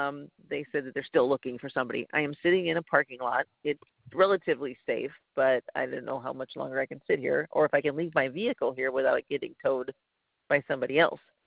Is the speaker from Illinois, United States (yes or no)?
yes; Illinois, United States; Illinois, so I know what